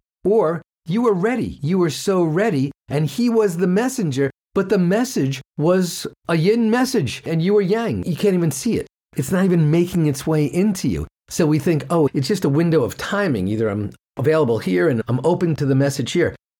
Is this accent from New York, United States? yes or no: yes; New York, United States; And growing up in New York, of course, you're not actually supposed to answer the question.